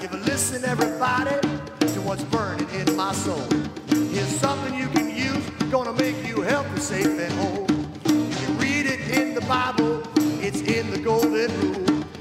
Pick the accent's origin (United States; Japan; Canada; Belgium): United States; Lake Charles, Louisiana; So I'm from the South. I'm from Lake Charles, Louisiana.